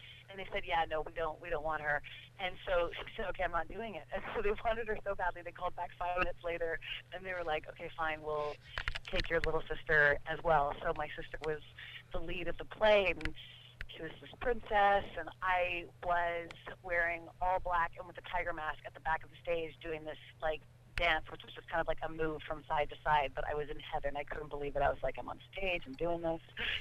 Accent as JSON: {"language": "English", "town": "Vancouver", "region": "British Columbia", "country": "Canada", "tie": "born or raised there", "said": "I did. I grew up in Vancouver."}